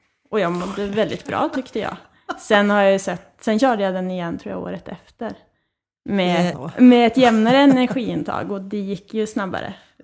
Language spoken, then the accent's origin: Swedish; Överkalix, Norrbotten County, Sweden; Jag är uppvuxen i Överkalix. Och där var det mest längdskidor som gällde. Sen jag pluggade i Umeå.